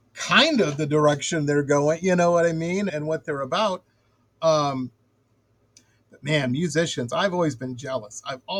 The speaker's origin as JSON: {"language": "English", "town": "Detroit", "region": "Michigan", "country": "United States", "tie": "born or raised there", "said": "Like I said, I grew up in Detroit. I'm obviously a soul fan. You couldn't grow up in Detroit without being one."}